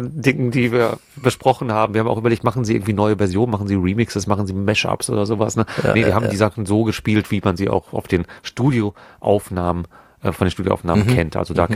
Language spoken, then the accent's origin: German; Hagen, North Rhine-Westphalia, Germany; Dass es hier in meiner Heimatstadt Hagen so etwas nicht gibt wie Plattenläden.